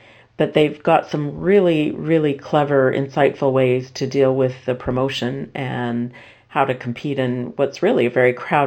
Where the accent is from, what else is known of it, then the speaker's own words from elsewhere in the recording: Canada; as a Canadian, I find this embarrassing to say